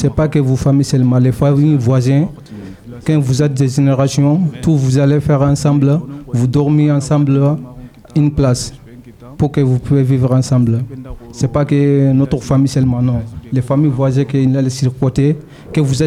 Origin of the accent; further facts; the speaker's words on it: Mali; French is a second language; moved away; also born or lived in Mauritania; quand j'étais au Mali j'ai pas fait étudier, j'ai quitté Mali pour partir Mourtané pour faire étudier mais là bas ça marche pas